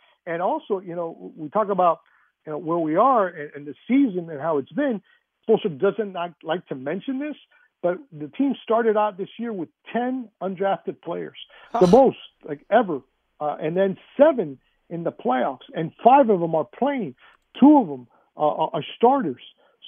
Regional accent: Miami, Florida, United States; I mean, I've known him from day one, and like me, born and raised in Miami, and he went to Miami High.

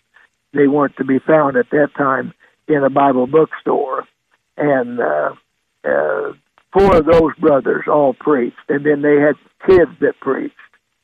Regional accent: Cherryville, Missouri, United States; I'm really from Cherryville and Davisville. I graduated from Cherryville High School, which is between Steelville, Missouri, and Salem, Missouri.

